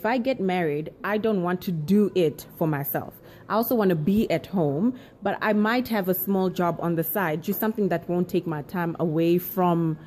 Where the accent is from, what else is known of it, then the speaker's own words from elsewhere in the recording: Zambia; I'm actually a foreigner. I'm Chewa. I'm from Zambia.